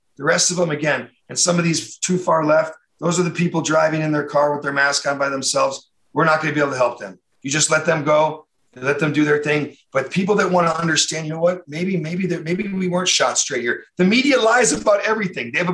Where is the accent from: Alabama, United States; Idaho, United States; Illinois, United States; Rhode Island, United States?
Illinois, United States; Chicago; born there; First of all, I was born in Chicago.